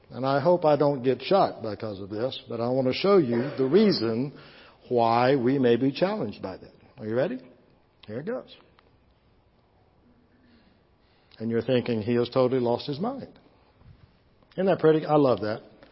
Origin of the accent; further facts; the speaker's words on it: Plant City, Florida, United States; I grew up in Plant City and grew up in the church